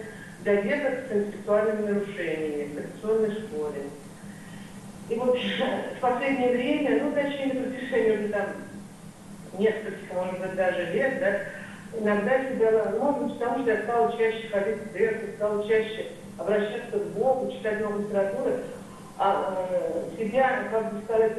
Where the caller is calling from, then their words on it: Nizhny Novgorod Oblast, Russia; Здравствуйте. … из Нижегородской области.